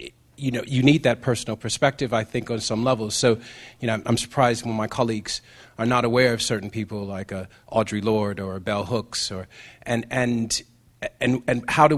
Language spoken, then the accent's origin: English; Chicago, Illinois, United States; I'm from Inglewood.